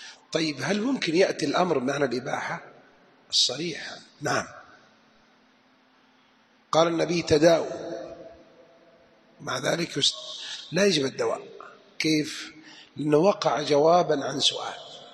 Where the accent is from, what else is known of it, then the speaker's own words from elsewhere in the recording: Jeddah, Makkah Province, Saudi Arabia; أذكر عجوز هنا عندنا في جدة